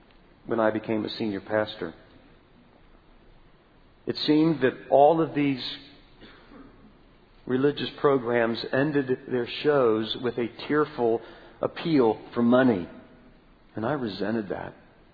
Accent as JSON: {"language": "English", "town": "Canton", "region": "Ohio", "country": "United States", "tie": "born or raised there", "moved": "as an adult", "said": "2 weeks later we moved to Detroit from Canton, Ohio. In my hometown of Canton, Ohio, there was a little TV station"}